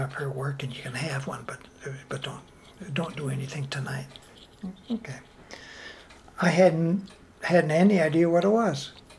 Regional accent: Eau Claire, Wisconsin, United States; I said, well, I'm from Eau Claire, Wisconsin, and he said, I said, I think there's a beer that you might not know.

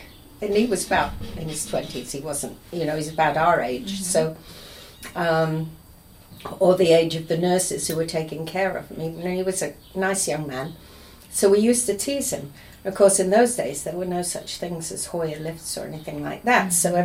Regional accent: Reading, South East England, United Kingdom; also born or lived in London; Well, I was born in England, in Reading, which was a market town about 40 miles outside London. I went to London to do my nursing training.

